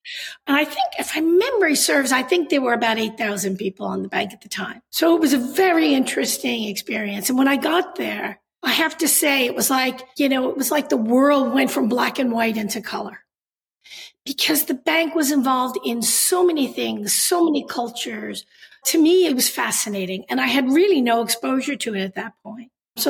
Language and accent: English; Queens, New York, United States; also born or lived in Staten Island; So actually, I grew up in Queens. And then, yeah, Regal Park, Queens, if you're really interested in detail.